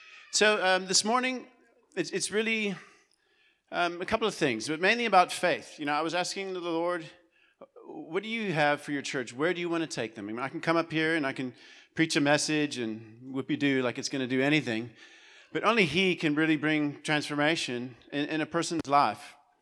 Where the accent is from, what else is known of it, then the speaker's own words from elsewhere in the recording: United States; moved away as an adult; now in Durbanville, South Africa; I'm American, she's Afrikaans, and we just prove that God does have a sense of humor. We've been in Joshen in Durbanville for 14 years